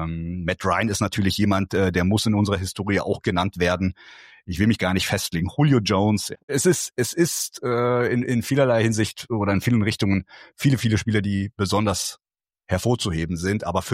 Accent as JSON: {"language": "German", "region": "Berlin", "country": "Germany", "said": "ich als Berliner"}